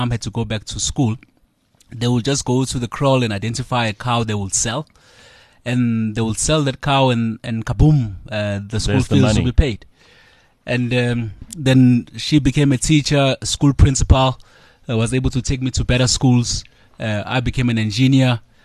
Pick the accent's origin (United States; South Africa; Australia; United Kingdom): South Africa; Ndwedwe, KwaZulu-Natal; So with this livestock wealth, it really stems from my growing up in Ndwedwe. Ndwedwe is not far from Kingshaka Airport.